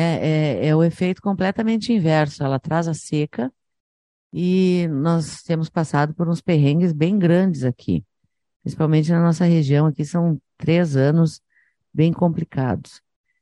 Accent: Tupanciretã, Rio Grande do Sul, Brazil; fala na minha cidade natal, que é Tupanciretã

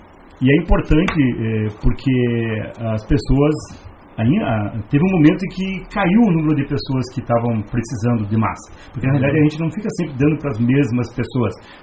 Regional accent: Porto Alegre, Rio Grande do Sul, Brazil; Então, eu vim de Porto Alegre aprender a fazer massa com os italianos aqui

